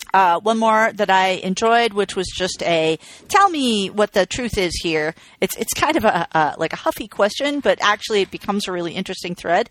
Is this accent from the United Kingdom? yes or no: yes; England, United Kingdom; I'm from England.